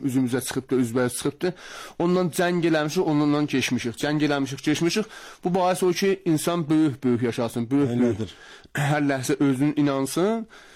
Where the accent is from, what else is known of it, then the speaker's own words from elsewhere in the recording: Tabriz, East Azerbaijan, Iran; Bəli, kəndində anadan olmuşam. Mən anadan olan zamandan gəlmişik Təbrizə. Amma mən yəni bir aylığıdım gəlmişik Təbrizə.